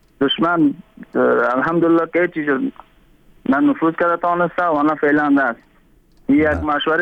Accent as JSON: {"language": "Persian", "region": "Panjshir", "country": "Afghanistan", "said": "خود ما از پنجشیر هستیم."}